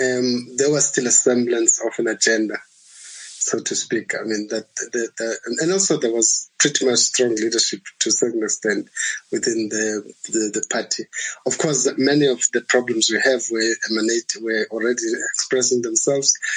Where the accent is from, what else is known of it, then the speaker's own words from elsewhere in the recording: Eastern Cape, South Africa; I mean, I come from the Eastern Cape